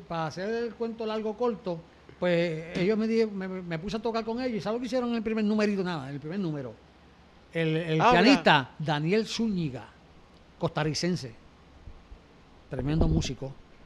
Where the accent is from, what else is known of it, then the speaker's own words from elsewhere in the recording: Puerto Rico; Yo soy de Puerto Rico.